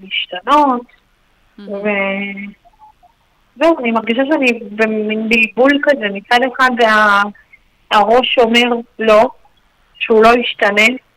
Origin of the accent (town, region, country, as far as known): Ramat Gan, Tel Aviv District, Israel